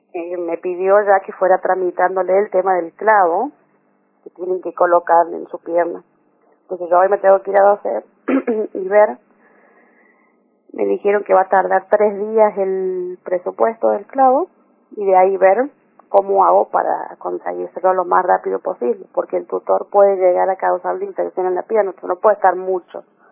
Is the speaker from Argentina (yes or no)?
yes; San Luis, Argentina; No, somos de acá de San Luis